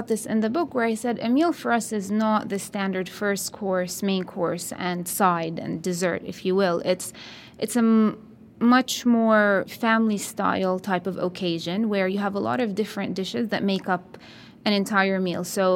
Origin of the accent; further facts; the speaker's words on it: Jerusalem, Jerusalem District, Israel; I grew up in Jerusalem, and there it's a melting pot.